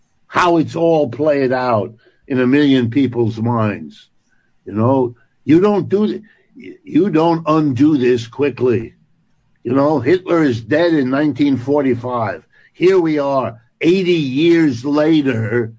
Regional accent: United States; born there; Even though I'm born in the United States, I'm an American and all

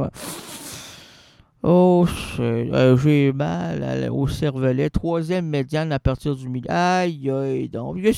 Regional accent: Quebec, Canada; Oui, mais parce que moi, je suis Québécois, ça attire la fille, ça. Ah, oh, l'accent. Je suis laid, mais j'ai l'accent.

